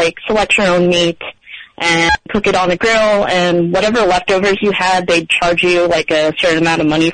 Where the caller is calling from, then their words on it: Dumont, New Jersey, United States; I'm calling from Dumont.